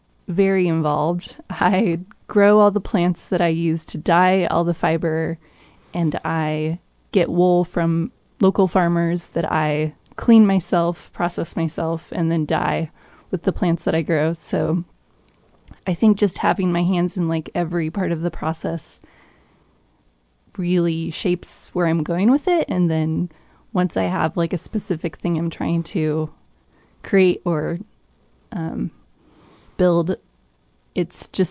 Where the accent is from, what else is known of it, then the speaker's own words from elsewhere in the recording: Colorado, United States; I'm originally from Western Colorado, so very much the same as Carbon County.